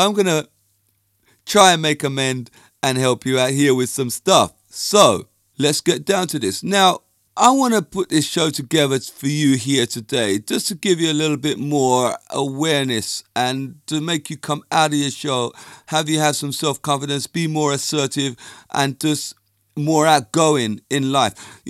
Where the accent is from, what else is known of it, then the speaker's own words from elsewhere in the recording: England, United Kingdom; now in -; Although I wasn't born in Jamaica, I can go to Jamaica and they don't know that I'm an English person, because I can just drop into that accent naturally.